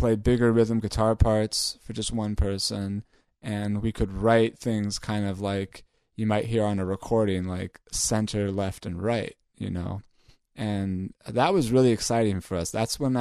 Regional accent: Tiburon, California, United States; So as I mentioned, you know, I grew up in Tiburon, California

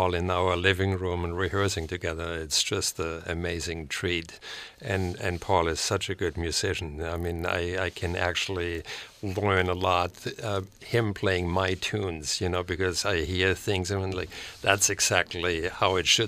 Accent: Germany; I grew up in Germany, and I listened to the band Oregon on records

